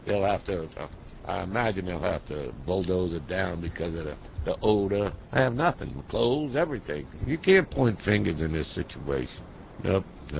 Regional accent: Chalmette, Louisiana, United States; I live in Chalmette, retired river pilot. Born and raised in Chalmette, son. Born in 1937.

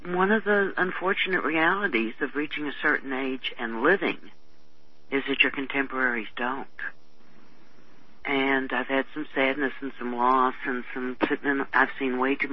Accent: Texas, United States; Good Lord, yeah, I grew up in Texas.

